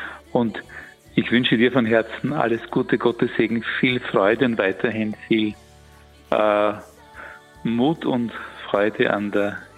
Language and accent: German; Austria; auch bei uns in Österreich, wo es ganz klein begonnen hat